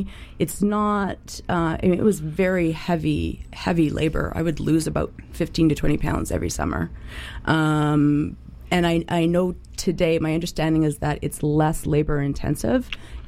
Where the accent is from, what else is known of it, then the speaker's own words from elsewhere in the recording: Kitimat, British Columbia, Canada; So I wasn't born, but I moved there with my parents when I was about two or three. So it's my hometown. It's where I grew up. It's where I graduated high school.